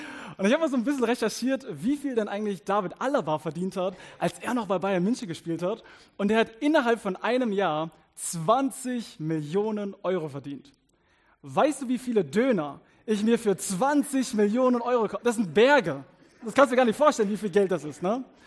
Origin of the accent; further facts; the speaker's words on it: South Africa; Und ich bin ja aus Südafrika, deswegen Wärme ist mir viel, viel lieber als Aussehen.